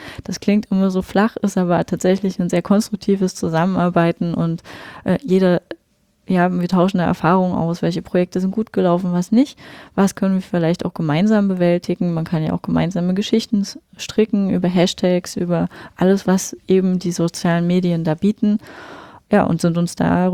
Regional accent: Rudolstadt, Thuringia, Germany; Also ich bin gebürtige Rudolstädterin, bin nach dem Studium wieder hergekommen

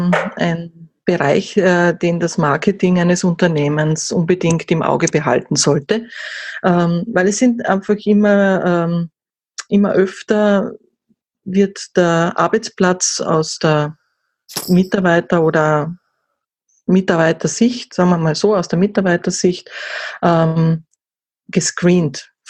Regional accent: Austria; ich komme aus Österreich, ich bin gelernte Österreicherin

